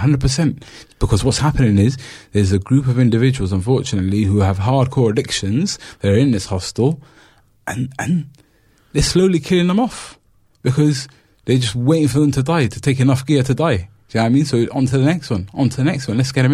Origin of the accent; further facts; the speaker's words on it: Cardiff, Wales, United Kingdom; also born or lived in Bristol; I've seen them since I was a kid, growing up in Cardiff and Bristol.